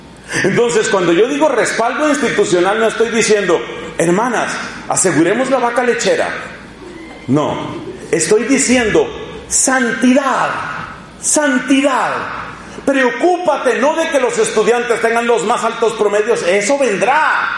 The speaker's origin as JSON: {"language": "Spanish", "country": "Colombia", "said": "Estábamos en un lugar sumamente inhóspito de mi tierra, Colombia, el norte de Santander."}